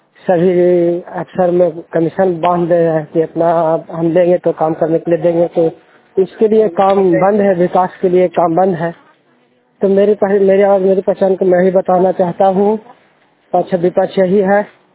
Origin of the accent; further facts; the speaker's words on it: Chandi, Bihar, India; मैं चंडी का रहने वाला हूँ, जिला ललंदा राज बिहार।